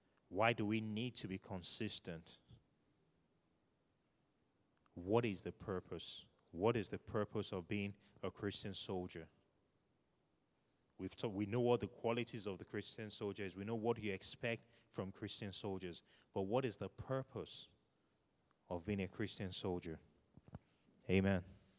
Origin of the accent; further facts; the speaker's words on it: Nigeria; born there; I'm Nigerian by birth.